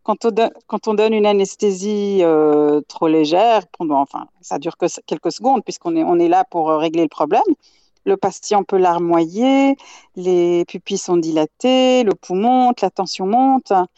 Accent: Geneva, Switzerland; Vous savez, vous disiez que je viens de Genève.

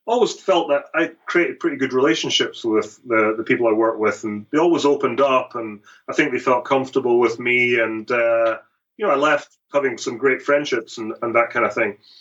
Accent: St Andrews, Scotland, United Kingdom; Yeah, that's my hometown. I grew up there. I played out in the old course all the time as a youngster.

